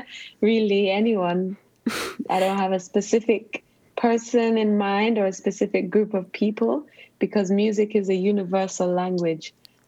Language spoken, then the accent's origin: English; Westmoreland, Jamaica; I grew up in Westmoreland, which is the countryside, rural, very deep rural.